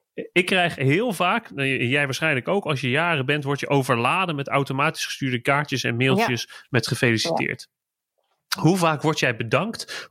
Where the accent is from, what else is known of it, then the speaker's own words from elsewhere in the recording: Gouda, South Holland, Netherlands; Ik ben in Gouda opgegroeid en geboren.